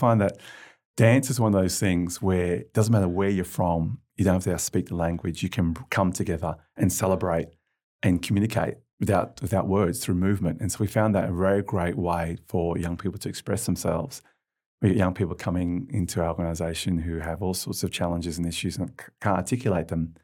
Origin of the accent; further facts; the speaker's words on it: Geelong, Victoria, Australia; I grew up in Geelong as a young child. And there was back in those days, it was an industrial town